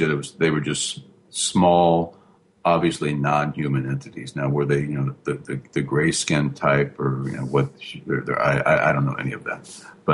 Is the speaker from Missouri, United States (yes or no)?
yes; Missouri, United States; moved away as an adult; I was born and raised in Missouri, but I left there when I went to the military. Then when I got out, I came out east, and I really never looked back